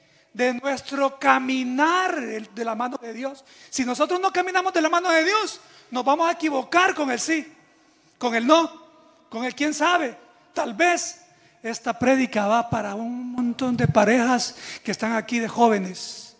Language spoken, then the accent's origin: Spanish; El Salvador; now in United States; Yo soñaba con ir a algunos conciertos en mi país, El Salvador, que solamente lo pude hacer aquí en Estados Unidos.